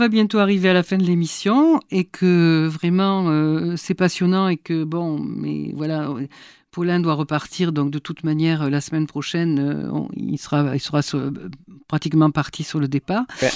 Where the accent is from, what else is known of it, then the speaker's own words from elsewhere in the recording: France; Moi, je suis française